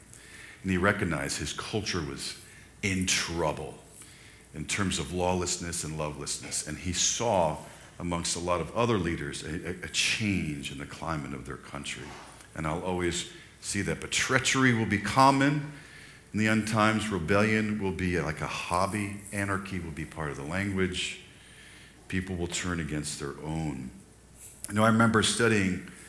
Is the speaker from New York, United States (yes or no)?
yes; New York, United States; my family, we grew up in New York, so we talk about this, that it affected New Yorkers differently